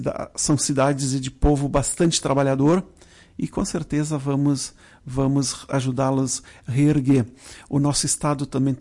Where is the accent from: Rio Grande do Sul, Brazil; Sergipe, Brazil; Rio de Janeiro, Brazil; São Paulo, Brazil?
Rio Grande do Sul, Brazil; Marau; Apesar de sermos aqui da região, somos naturais de Marau, né?